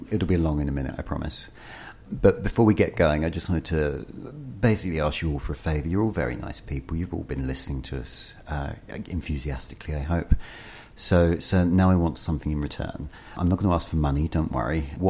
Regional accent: Romford, London, United Kingdom; So I grew up in Romford, which has a very strong idea of an Essex identity, and so probably doesn't think of itself as London.

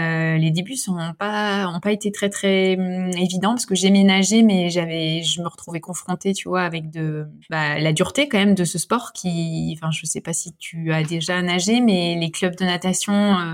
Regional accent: northern France, France; comme je te dis, je viens du nord de la France et c'est sûr qu'on était moins tourné là-dessus. Par contre, les plages du nord, je les connais par cœur.

